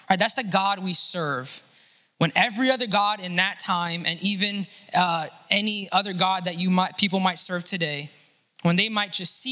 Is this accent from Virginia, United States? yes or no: no; Miami, Florida, United States; Growing up in Miami, I had a lot of friends who their parents got on a homemade raft from Cuba and made it to the United States.